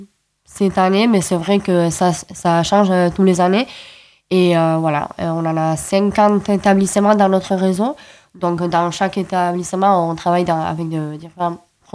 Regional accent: Hendaye, Nouvelle-Aquitaine, France; French is a second language; Pour moi, le français, c'est ma troisième langue.

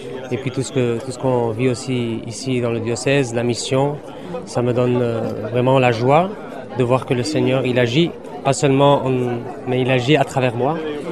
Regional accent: Egypt; now in Bayonne, France; Alors, comme vous dites, je viens d'Égypte.

